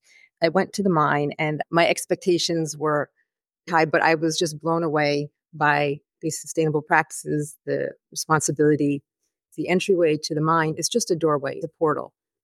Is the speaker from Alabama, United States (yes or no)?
no; New York, United States; now in Rio de Janeiro, Brazil; because I'm actually a New Yorker. But I live in Rio right now and also doing some work in Brazil as well